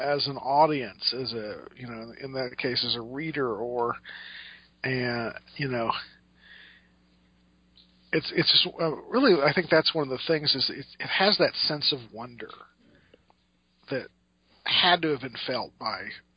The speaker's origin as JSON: {"language": "English", "country": "United States", "said": "because I am an American who grew up in the 80s."}